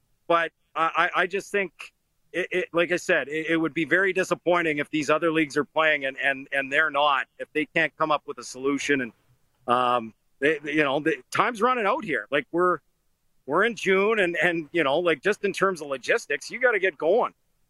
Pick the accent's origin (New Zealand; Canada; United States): Canada; Edmonton, Alberta; I'm from Edmonton.